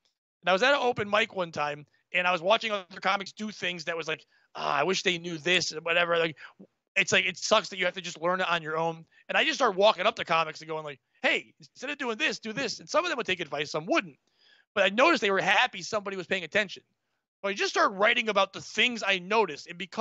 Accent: Connecticut, United States; We grew up in Connecticut. My brother moved back to Connecticut to work in New York.

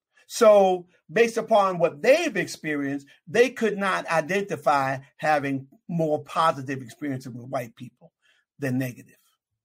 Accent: Jersey City, New Jersey, United States; I grew up in Jersey City, New Jersey.

